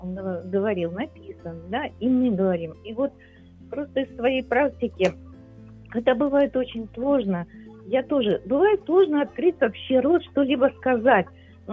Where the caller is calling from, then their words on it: Kharkiv, Kharkiv Oblast, Ukraine; я із Харкова звані.